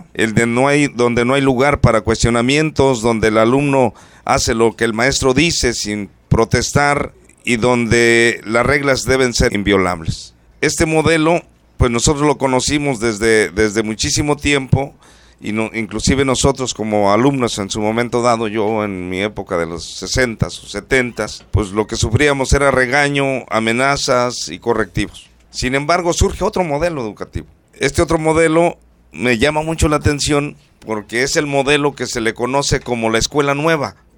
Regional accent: Mexico; Yo estoy de acuerdo como mexicano con el uso de acoso escolar

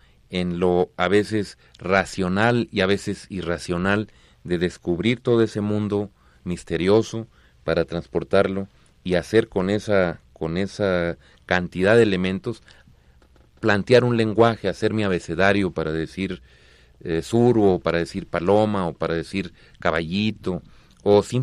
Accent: Camargo, Chihuahua, Mexico; born or raised there

